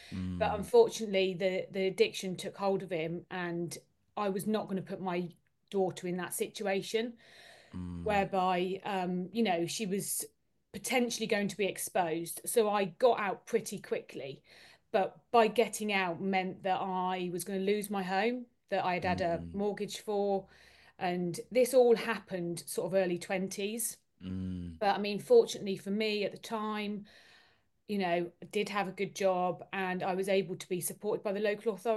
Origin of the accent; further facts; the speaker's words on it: Bicester, South East England, United Kingdom; So I was brought up in Bicester. So I'm still in Bicester now, went to school in Bicester